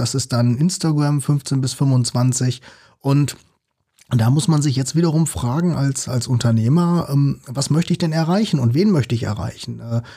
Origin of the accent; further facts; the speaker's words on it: North Rhine-Westphalia, Germany; Und ich kenne das ja selbst so als Ostwestfale